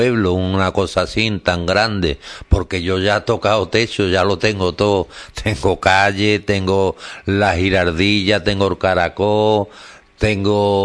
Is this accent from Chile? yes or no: no; Lebrija, Andalusia, Spain; Además, yo soy una persona, soy de Lebrija, y yo soy muy cercano a mi pueblo.